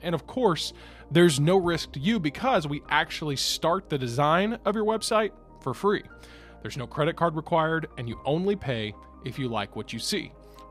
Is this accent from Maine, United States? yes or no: no; Murfreesboro, Tennessee, United States; right here in my hometown of Murfreesboro, Tennessee.